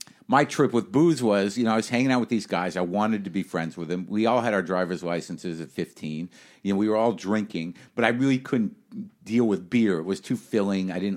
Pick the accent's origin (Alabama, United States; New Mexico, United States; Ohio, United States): New Mexico, United States; Were loaded guns around because I grew up in New Mexico. Plenty of guns around.